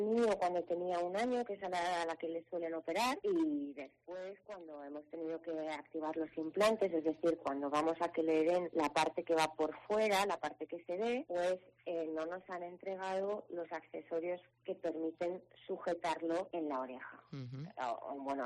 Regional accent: Cantabria, Spain; como somos de Cantabria, pues lo tenemos que gestionar aquí en Cantabria.

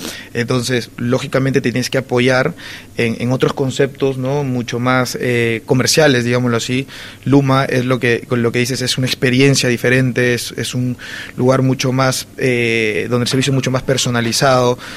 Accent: Peru; Y yo soy peruano, entonces es una cocina de origen.

